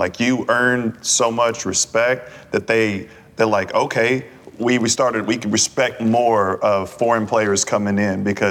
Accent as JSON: {"language": "English", "country": "United States", "tie": "born or raised there", "said": "Because growing up in the States, like playing soccer in the States"}